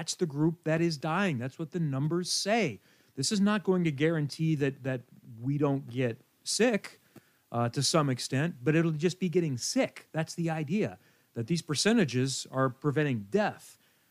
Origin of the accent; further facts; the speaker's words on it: Indiana, United States; So yes, I understand my home state sometimes is a little lacking in some areas